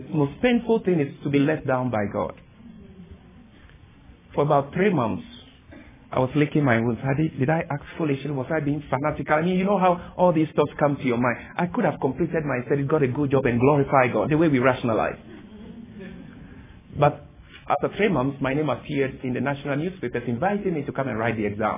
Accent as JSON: {"language": "English", "country": "Ghana", "said": "Even as I speak, in my home country, Ghana, the court has ruled that Adventists or anyone else have to write exams on the Sabbath."}